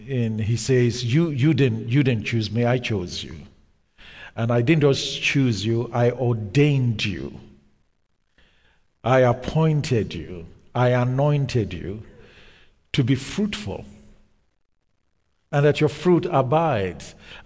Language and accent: English; Nigeria; growing up in Nigeria as a young person, we used to play soccer